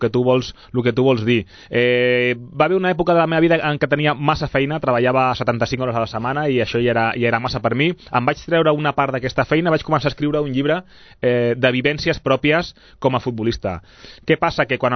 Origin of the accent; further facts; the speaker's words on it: Sabadell, Catalonia, Spain; jo sóc de Sabadell, però tinc origen a Guinea Equatorial.